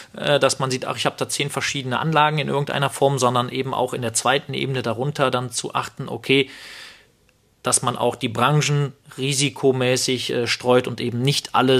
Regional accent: North Rhine-Westphalia, Germany; Karneval steht bei uns im Rheinland

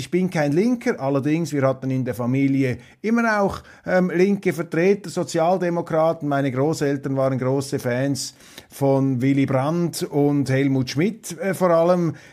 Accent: Switzerland; Ich mache ja hier gelegentlich etwas, was man als Schweizer überhaupt nicht tun sollte, nämlich sich einzumischen in die inneren Angelegenheiten anderer Länder. Aber bitte schreiben Sie das meinen 25% deutschen Genen zu.

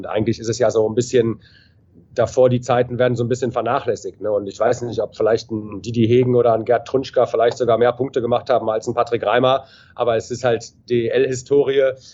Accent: Düsseldorf, North Rhine-Westphalia, Germany; born there; ich bin gebürtiger Düsseldorfer

